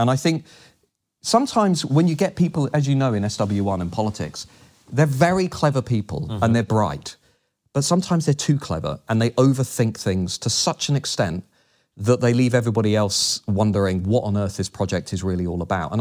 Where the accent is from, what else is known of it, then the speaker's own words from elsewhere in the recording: United Kingdom; And the things that make us unique as British, having a unifying story, we're proud of our history, we're proud of our identity, we're proud of our values.